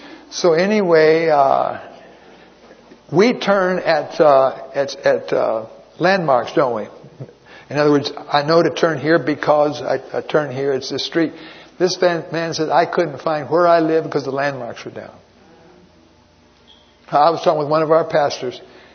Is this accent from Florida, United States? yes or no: yes; Florida, United States; And that is that I'm from Florida. I told you about that, didn't I? And there's hurricanes down there.